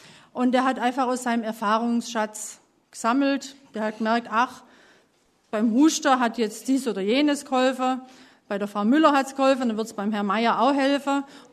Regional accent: Esslingen, Baden-Württemberg, Germany; Wir kommen aus Esslingen.

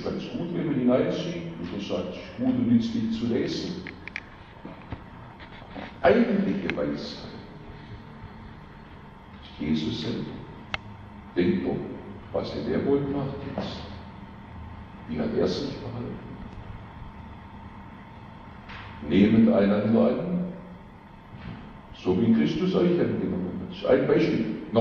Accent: Schorndorf, Baden-Württemberg, Germany; Komme ich aus Schondorf und bin arg angewachsen hier im Bremstal.

